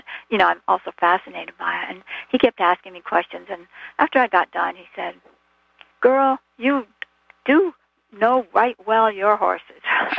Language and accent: English; Vermont, United States; I don't like skiing, even though I grew up in Vermont.